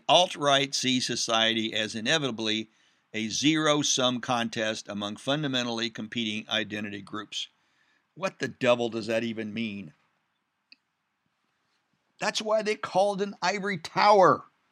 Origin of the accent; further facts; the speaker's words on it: Midwest, United States; See, I'm from the Midwest. If we think you're crazy, we just say, we think you're crazy.